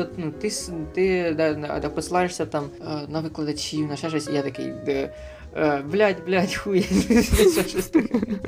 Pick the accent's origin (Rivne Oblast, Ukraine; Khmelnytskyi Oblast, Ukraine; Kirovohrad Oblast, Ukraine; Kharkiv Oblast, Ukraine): Kirovohrad Oblast, Ukraine; це максимально я вживаю в нашій Кіровоградській області, або як я хочу, щоб її називали «Середземля».